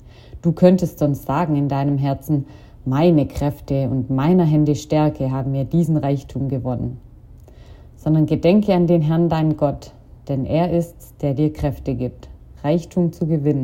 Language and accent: German; Germany; now in Toronto, Canada; ich komme aus Deutschland und mache aktuell ein Praktikum in der Kirchengemeinde